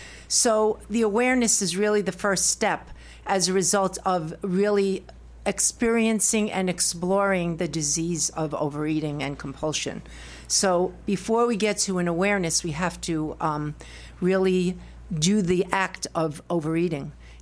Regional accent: Brooklyn, New York, United States; now in Asheville, United States; Yes, I come from Brooklyn, New York, and I'm proud of my accent.

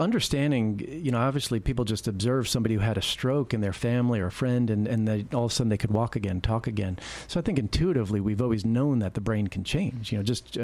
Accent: New York, United States; From the Northeast, New York, Long Island, New York.

